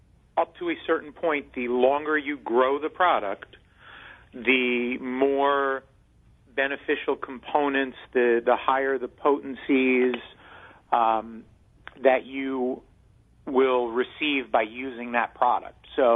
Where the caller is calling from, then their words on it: Fort Lee, New Jersey, United States; I am calling you from the Korea Ginseng Corporation East Coast Hub in Fort Lee, New Jersey.